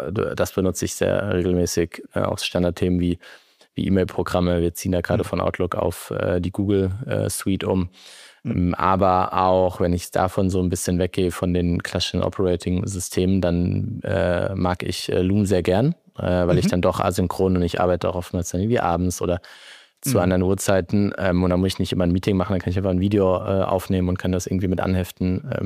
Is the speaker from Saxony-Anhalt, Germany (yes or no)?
no; Heidelberg, Baden-Württemberg, Germany; Ich bin 33 Jahre alt, geboren hier in Heidelberg. Schule gegangen, aufgewachsen, habe dann in Mannheim studiert